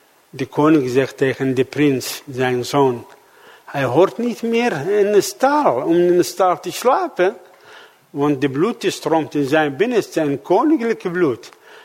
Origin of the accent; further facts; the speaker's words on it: Iraq; Dutch is a second language; now in Netherlands; Waar kom ik vandaan? Ik kom uit Irak, mijn vrouw komt uit Iran.